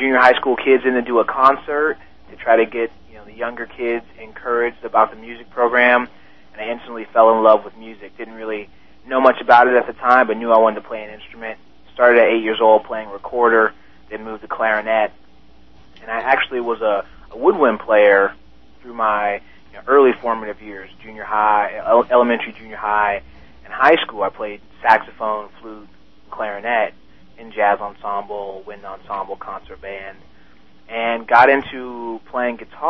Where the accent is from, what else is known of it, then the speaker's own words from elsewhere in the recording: Pittsburg, California, United States; also born or lived in Oklahoma City; I grew up in Pittsburgh, California. I was actually born in Oklahoma City.